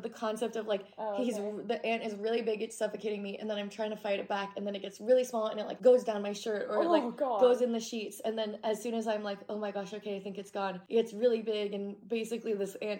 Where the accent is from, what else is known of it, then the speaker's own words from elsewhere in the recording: Oregon, United States; I used to be fine with snakes, like garden snakes, like growing up in Oregon.